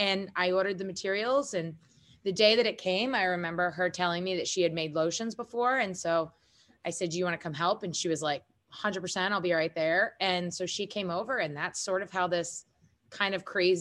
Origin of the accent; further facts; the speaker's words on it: East Coast, United States; and I am from the East Coast.